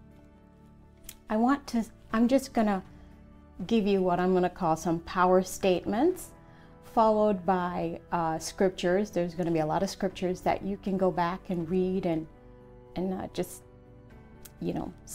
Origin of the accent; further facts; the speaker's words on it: Jamaica; being, you know, Jamaican, I'm from Jamaica, we are also very blunt and direct as well.